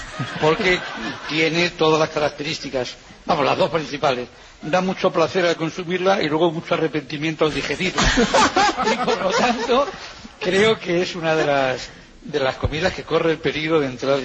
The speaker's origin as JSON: {"language": "Spanish", "town": "Gijón", "region": "Asturias", "country": "Spain", "said": "Sin duda, soy de Gijón, no puede ser más que la fabada."}